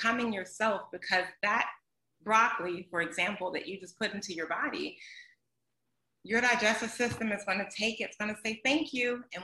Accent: Atlanta, Georgia, United States; I grew up in Atlanta. I had to. I had to figure it out for myself.

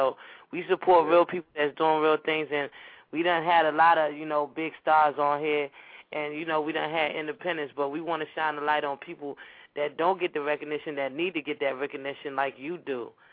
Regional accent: Nigeria; I'm Nigerian, so you know what I mean?

